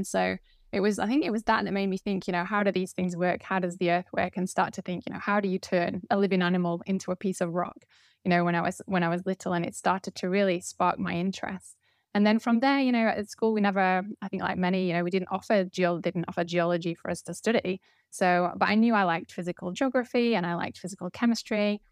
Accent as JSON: {"language": "English", "region": "Yorkshire and the Humber", "country": "United Kingdom", "said": "I'm originally from South Yorkshire in the UK"}